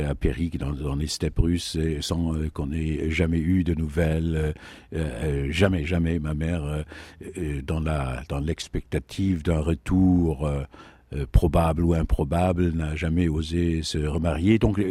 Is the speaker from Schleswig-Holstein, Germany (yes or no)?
yes; Lübeck, Schleswig-Holstein, Germany; French is a second language; lors du bombardement en 1942 de ma ville natale, Lübeck.